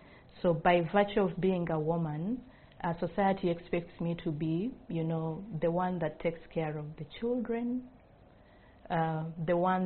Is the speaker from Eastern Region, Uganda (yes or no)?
yes; Eastern Region, Uganda; English is a second language; a girl that has grown up in these communities. I come from the Eastern, from Busoga region.